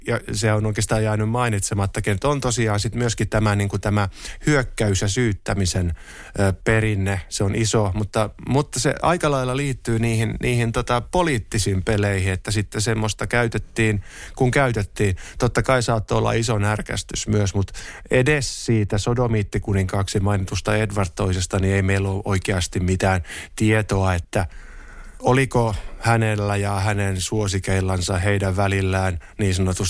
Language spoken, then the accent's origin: Finnish; Turku, Southwest Finland, Finland; Sen mä oon joskus tuolla Turun päässä kotikaupungissani erikseen sanonut tämän anekdootin